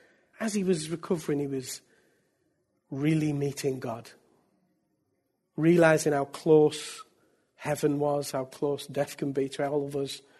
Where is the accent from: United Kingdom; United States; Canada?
United Kingdom; North East England; Well, I just want you to know I'm British. And from the northeast of England all my life. That's why I speak like this.